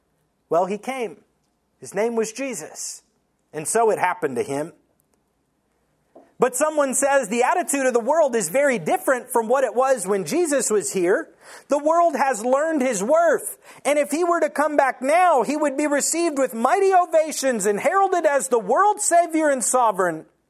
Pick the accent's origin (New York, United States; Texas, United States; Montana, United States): Texas, United States; As an American, as a Texan